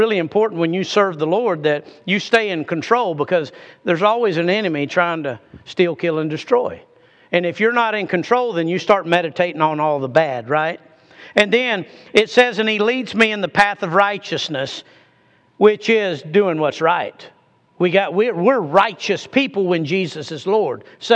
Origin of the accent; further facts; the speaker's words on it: Arizona, United States; also born or lived in New Mexico; I'm in the circuit of Arizona and New Mexico because I was raised and born in Arizona and then raised a lot in New Mexico.